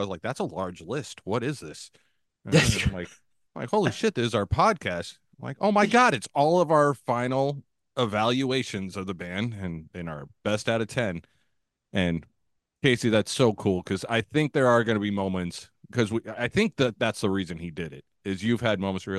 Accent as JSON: {"language": "English", "region": "Scotland", "country": "United Kingdom", "said": "I am Scottish."}